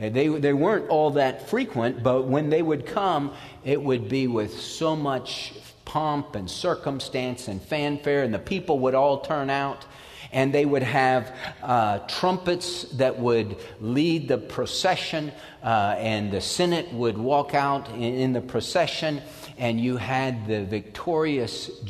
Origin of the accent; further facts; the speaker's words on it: Houston, Texas, United States; also born or lived in California; Now, I was born in California and moved to Houston. My dad worked for Shell, and he was transferred to Houston in the mid-1970s. And so I moved in seventh grade to Houston from California